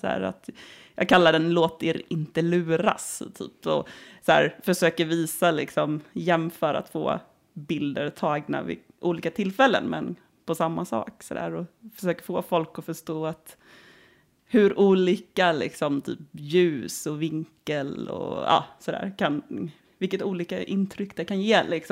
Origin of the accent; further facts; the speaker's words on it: Jönköping, Jönköping County, Sweden; now in Stockholm, Sweden; Jag är smålänning, jag vet inte om det hörs, men jag kommer från Jönköping och har bott i Stockholm i 8 år ungefär.